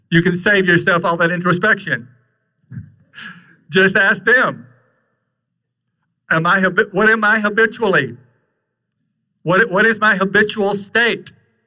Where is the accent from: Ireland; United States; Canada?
Ireland; I'm not Greek. I'm Irish, so I don't know any of the Greek words, really.